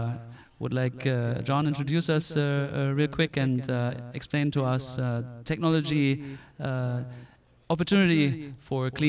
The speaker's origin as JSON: {"language": "English", "country": "Germany", "said": "we are both European. Lars is from Norway, I'm from Germany."}